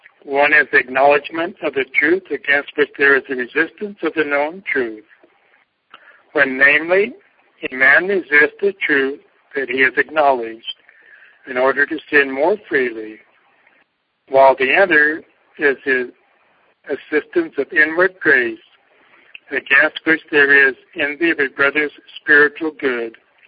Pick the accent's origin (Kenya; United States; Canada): United States; Cottonwood; As our parish priest told us when I was a youngster growing up in Cottonwood